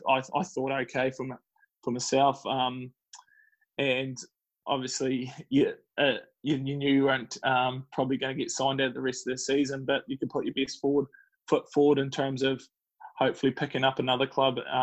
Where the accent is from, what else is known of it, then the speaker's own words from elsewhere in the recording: Scotland, United Kingdom; So we always have a bit of a laugh that we're Scottish worst enemies.